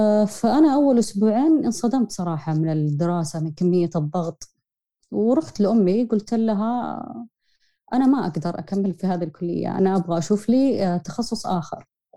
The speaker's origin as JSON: {"language": "Arabic", "country": "Saudi Arabia", "said": "طبعا زي ما هو معروف يعني عندنا في السعودية"}